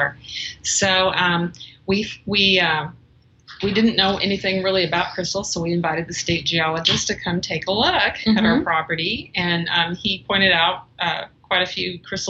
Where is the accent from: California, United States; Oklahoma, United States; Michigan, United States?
California, United States; No, we actually, both of us were born and raised in California.